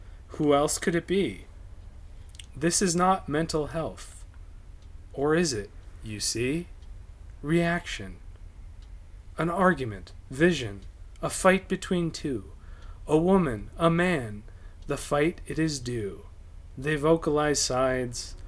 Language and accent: English; North Dakota, United States; No, he lives in my hometown. He lives in North Dakota.